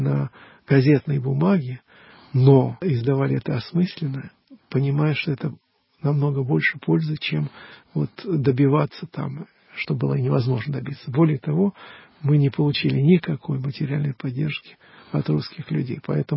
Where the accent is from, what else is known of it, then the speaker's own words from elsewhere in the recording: Ukraine; Я по отцу украинец, а по матери русский, но родился и вырос на Украине.